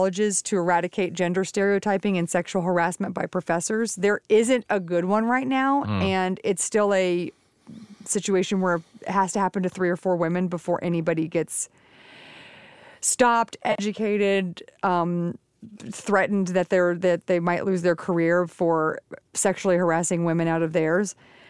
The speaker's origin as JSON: {"language": "English", "region": "the South", "country": "United States", "said": "Yes, and I'm from the South."}